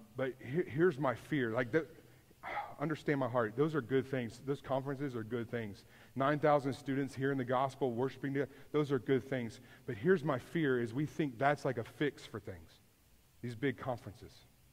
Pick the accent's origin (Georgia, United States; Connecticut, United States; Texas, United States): Texas, United States; Houston; Y'all know I grew up in Houston. I have no patience.